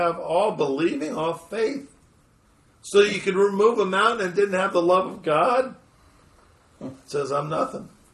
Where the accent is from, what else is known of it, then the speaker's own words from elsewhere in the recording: California, United States; I'm from California, and you know, you got these redwoods that are like 9,000 feet tall.